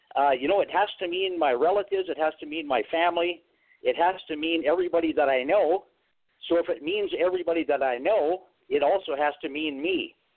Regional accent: Alberta, Canada; I was born in the Western Canada, the province of Alberta, near the city

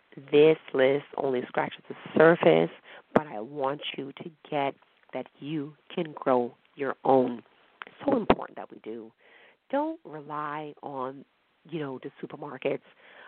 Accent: New York City, New York, United States; I'm from New York City and wasn't born in an apartment building.

